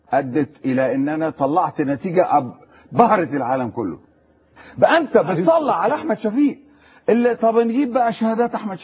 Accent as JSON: {"language": "Arabic", "country": "Egypt", "said": "وانا مواطن مصري"}